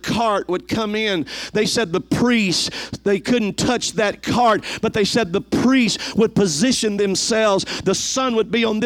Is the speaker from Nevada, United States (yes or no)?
no; Louisiana, United States; I'm a type A Pentecostal. It's already in my DNA. I'm Cajun, okay?